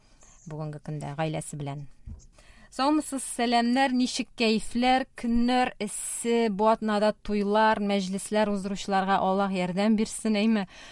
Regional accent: Bashkortostan, Russia; Менә без Башкортстан ягында туганнар ашка алалар иде.

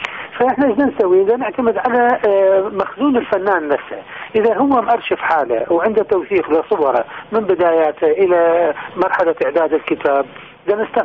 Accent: Iraq; ونفتخر بها احنا كعراقيين.

